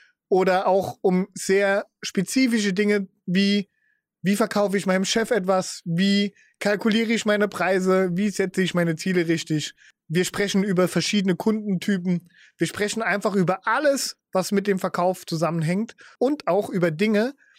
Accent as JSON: {"language": "German", "region": "Saarland", "country": "Germany", "tie": "born there", "said": "Ich bin gebürtig aus dem Saarland. Es kann durchaus sein, dass ich das ein oder andere Mal in einen Dialekt verfalle"}